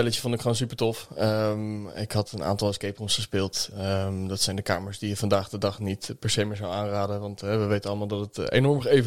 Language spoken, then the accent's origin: Dutch; Zoetermeer, South Holland, Netherlands; 26 jaar, kom uit Zoetermeer.